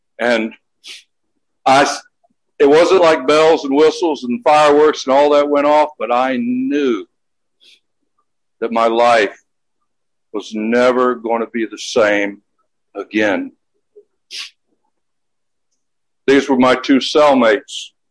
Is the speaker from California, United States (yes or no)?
no; Jacksonville, Florida, United States; Went back to my hometown of Jacksonville, Florida, given the address of little local assembly there.